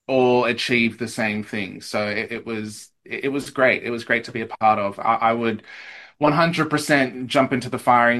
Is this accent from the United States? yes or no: no; Eastern Australia, Australia; accent: Eastern Australian; I had to get rid of my Eastern Australian accent